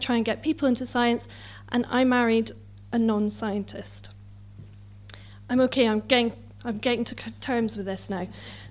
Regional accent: Scotland, United Kingdom; I'm Scottish. I don't know where that is.

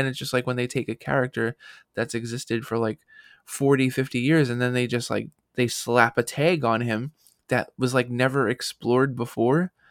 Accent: Brooklyn, New York, United States; I'm from Brooklyn, so it's just like, I don't see people's color, ethnicity, sexual preference.

